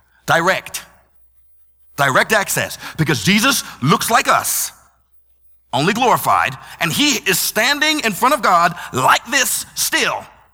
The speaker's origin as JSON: {"language": "English", "country": "United States", "said": "I come from America."}